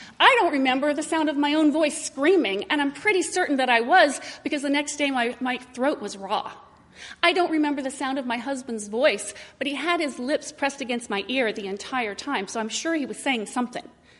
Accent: Indiana, United States; from Indiana. I grew up in Indiana. I went to college in Indiana and basically never went anywhere else from my entire childhood.

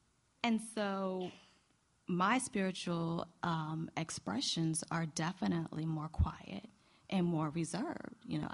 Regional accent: Williamsburg, Virginia, United States; I grew up in Williamsburg, Virginia.

